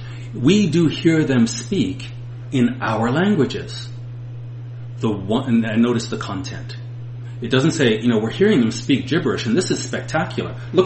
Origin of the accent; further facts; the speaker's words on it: Toronto, Ontario, Canada; when I was growing up in Toronto, we had these thing called Newfie jokes. I didn't even know where Newfoundland was.